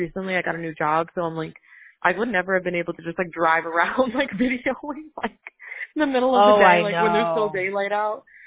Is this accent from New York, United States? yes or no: yes; Long Island, New York, United States; because I'm from Long Island, so I'm not from upstate New York.